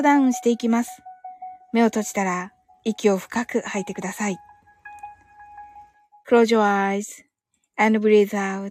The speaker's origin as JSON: {"language": "Japanese", "region": "Kyushu", "country": "Japan", "accent": "Kyushu", "said": "九州人なんでね。"}